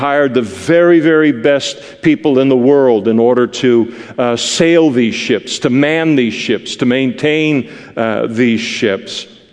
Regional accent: Scotland, United Kingdom; It kills me as a Scot to try and figure these things out.

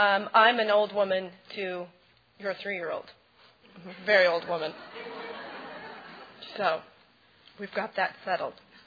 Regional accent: California, United States; But Damien and I are from the Napa Valley.

